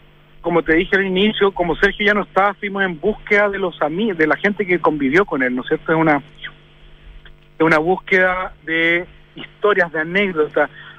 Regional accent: Chile

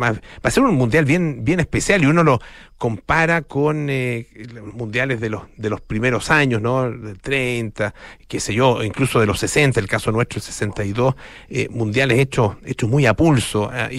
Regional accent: Chile; Como chilenos, en el caso nuestro

